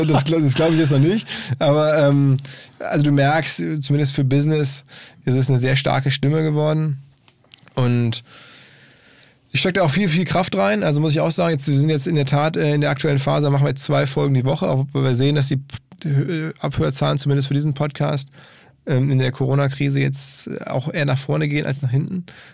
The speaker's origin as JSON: {"language": "German", "town": "Essen", "region": "North Rhine-Westphalia", "country": "Germany", "tie": "born or raised there", "said": "der in Essen lebt, also meine Heimatstadt"}